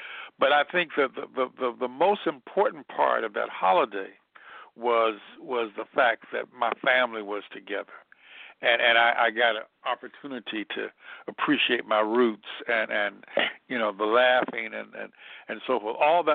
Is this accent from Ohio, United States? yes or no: yes; Cleveland, Ohio, United States; growing up in Cleveland, Ohio, moving up to the projects, up with mobility, man, moving up to the projects, being on welfare